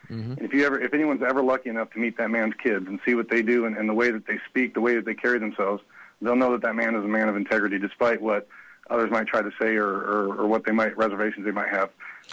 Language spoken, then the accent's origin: English; Tacoma, Washington, United States; I grew up in Tacoma, homeless and impoverished, K-12.